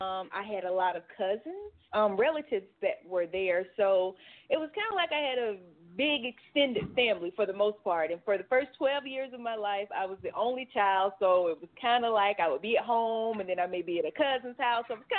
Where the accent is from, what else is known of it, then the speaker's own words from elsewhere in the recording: Live Oak, Florida, United States; now in Atlanta, United States; I'm currently living in the Atlanta, Georgia area. I'm originally from Live Oak, Florida.